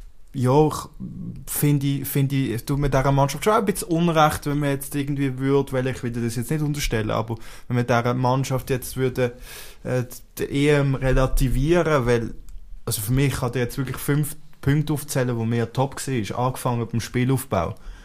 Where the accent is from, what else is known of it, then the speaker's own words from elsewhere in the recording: Switzerland; den wir als Schweizer Fans jetzt mittlerweile haben.